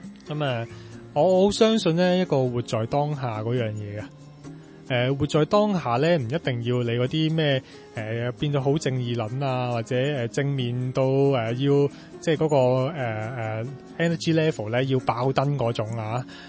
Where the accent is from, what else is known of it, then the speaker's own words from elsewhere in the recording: Hong Kong; 咁但係我哋香港人呢，其實我哋嘅選擇係呢今日出街同人食飯定係聽日出街同人食飯囉。